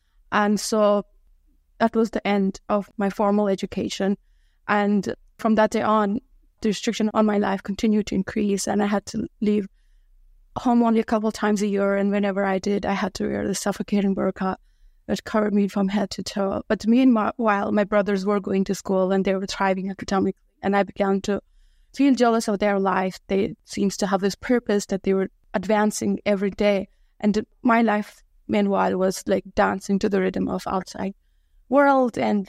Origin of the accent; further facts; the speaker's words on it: Afghanistan; I was born in Afghanistan, 1996, first time Taliban in power.